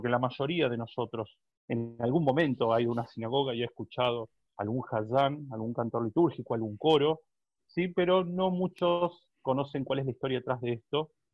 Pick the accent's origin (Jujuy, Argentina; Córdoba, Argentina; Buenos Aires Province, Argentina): Buenos Aires Province, Argentina; San Martín; yo nací en la ciudad de Buenos Aires, pero gran parte de mi vida viví en el conurbano Buenos Aires, en San Martín.